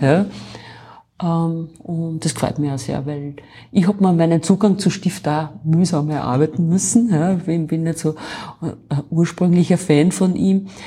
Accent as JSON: {"language": "German", "town": "Enns", "region": "Upper Austria", "country": "Austria", "said": "Ich muss dazu sagen, ich bin aus Enns gekommen. Ja, Enns ist so groß für eine dörfliche Gemeinschaft und klar für eine Stadt."}